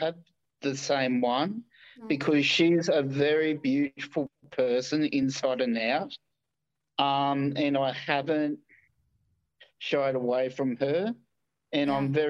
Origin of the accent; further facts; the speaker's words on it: Sunshine Coast, Queensland, Australia; also born or lived in Sydney; I used to live in Sydney for about 4 years. So I'm actually from the Sunshine Coast. But I went down to Sydney with my parents for life experience.